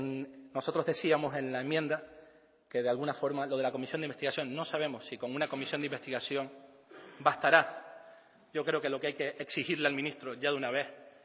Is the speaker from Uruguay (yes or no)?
no; Canary Islands, Spain; El día que los canarios dejemos de desatender cuestiones de los venezolanos, dejaremos de ser un pueblo noble, generoso y agradecido